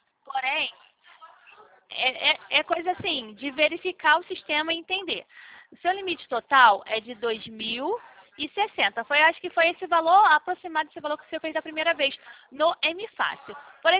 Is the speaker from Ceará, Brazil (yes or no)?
no; Rio de Janeiro, Brazil